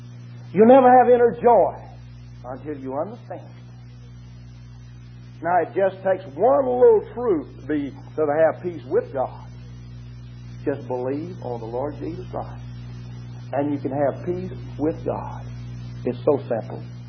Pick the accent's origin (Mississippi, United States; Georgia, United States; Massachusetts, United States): Mississippi, United States; Macon; I'm from Macon, Mississippi, just down the road here, and we used to live it up and talk about going to hell